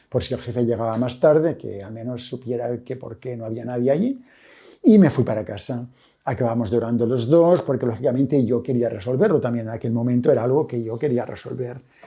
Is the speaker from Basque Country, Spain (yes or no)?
no; Catalonia, Spain; como catalán, decimos que los catalanes somos muy ahorradores